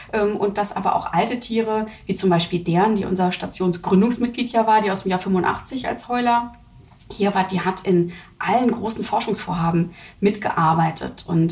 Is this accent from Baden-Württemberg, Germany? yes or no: no; Hamburg, Germany; Also auch ich bin ja aus Hamburg und nicht nicht Schleswig-Holsteiner.